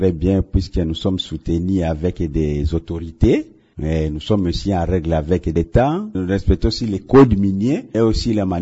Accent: Maniema, DR Congo; ici chez nous au Maniema.

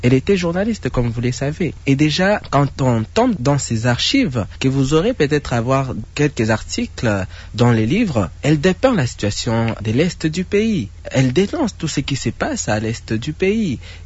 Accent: Bukavu, South Kivu, DR Congo; je suis originaire de Bukavu, là où je vis, là où j'ai toujours vécu

